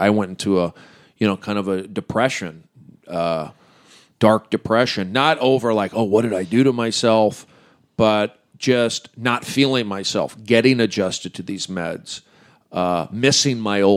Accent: California, United States; I'm from the Valley.

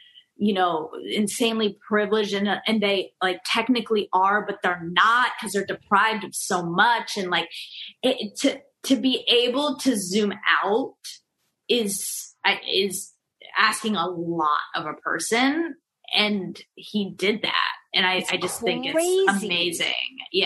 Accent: Georgia, United States; growing up in Georgia, obviously going to UGA, I mean, I have so many guy friends who would like that.

